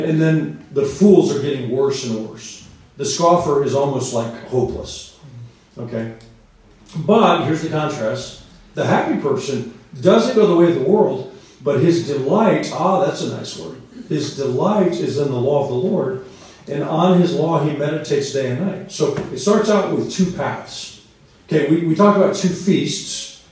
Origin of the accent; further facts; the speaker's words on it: the West, United States; I grew up in the West, you know, where the cowboys in America used to live.